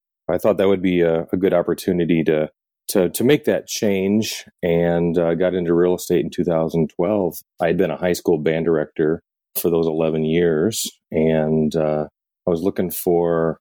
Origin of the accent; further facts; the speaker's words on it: Iowa, United States; I grew up in Eastern Iowa, moved out here for college, met my wife at college on the first day of college.